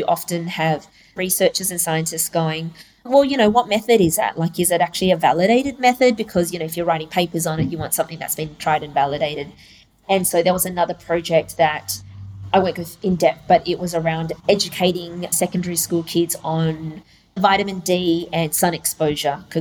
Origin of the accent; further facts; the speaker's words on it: Perth, Western Australia, Australia; I was born here in Perth, so I'm very much Australian, but my dad's Vietnamese, my mum's Chinese.